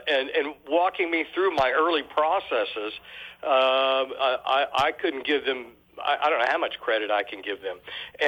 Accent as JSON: {"language": "English", "region": "Colorado", "country": "United States", "also_born_or_lived": "Texas / Florida", "moved": "yes", "said": "I'm actually from Colorado, and then moved to Texas. And then I was with another company, and we went to Florida."}